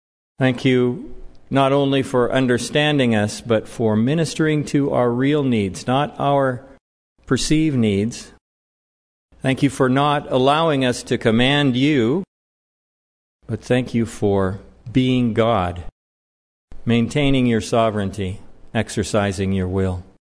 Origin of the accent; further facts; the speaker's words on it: Roseburg, Oregon, United States; now in Utah, United States; I grew up down in Roseburg, and now I teach geology in southern Utah, Dixie State University.